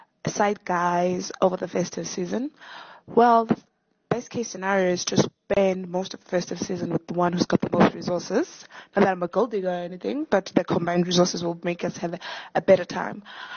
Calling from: Lone Hill, Gauteng, South Africa; We're here from Lone Hill.

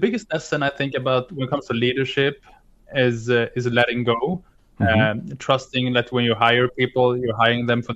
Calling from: Jönköping, Jönköping County, Sweden; I'm in Sweden, in a city called Jönköping.

